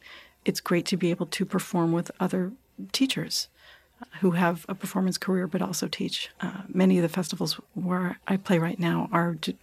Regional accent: California, United States; I grew up out in Southern California. My mother lives about 20 minutes south of the academy.

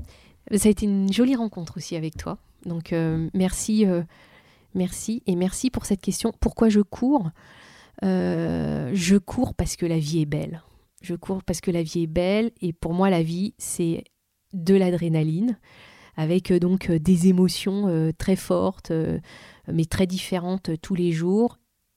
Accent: Vitry-sur-Seine, Île-de-France, France; Elle me vient de là d'où je viens. Voilà. Quand on est dans une cité, quand on vit dans une cité HLM à Vitry-sur-Seine

